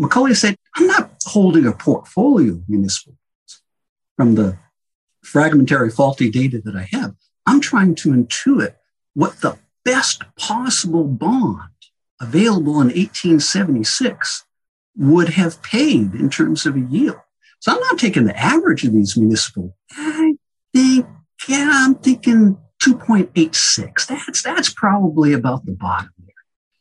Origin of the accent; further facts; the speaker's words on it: Massachusetts, United States; And I grew up outside of Boston, so I said, was it just Boston? Did they use Lowell near where I grew up?